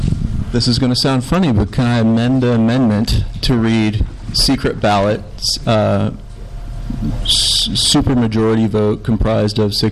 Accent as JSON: {"language": "English", "country": "United States", "said": "as a faculty member, even as an American, I'm a big fan of shared governance"}